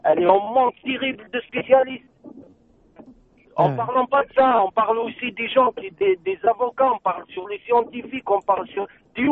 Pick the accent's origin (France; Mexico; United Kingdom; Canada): France; moi, je suis français, j'ai la carte.